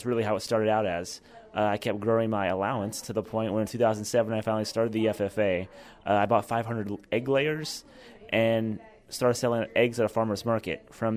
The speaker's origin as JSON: {"language": "English", "region": "Missouri", "country": "United States", "said": "I'm from Missouri."}